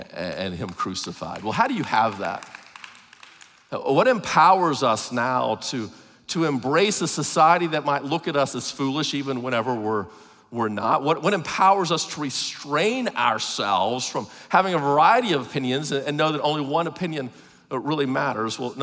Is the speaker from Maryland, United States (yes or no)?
no; Arkansas, United States; I'm from Arkansas. We're used to that kind of critique.